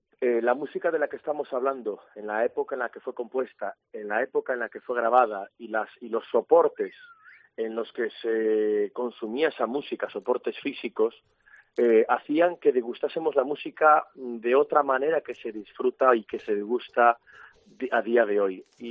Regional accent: Galicia, Spain; Viajamos desde Galicia, somos una banda gallega

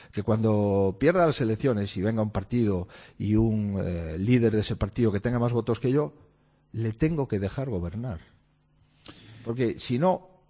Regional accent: Galicia, Spain; Yo soy gallego

